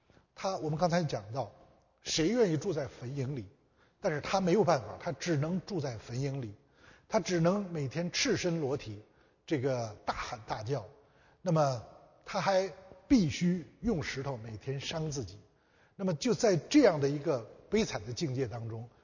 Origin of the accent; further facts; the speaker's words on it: China; 那我们中国人有一个思想，就是我们的孔夫子这个用这样一句话来表述，他说他敬鬼神而远之。